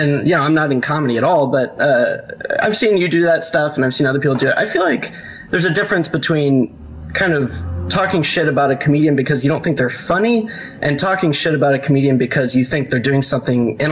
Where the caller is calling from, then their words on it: Indiana, United States; I'm calling from Indiana.